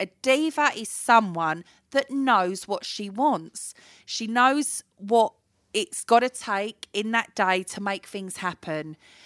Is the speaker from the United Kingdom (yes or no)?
yes; Romford, London, United Kingdom; I come from Romford. I was born in Romford.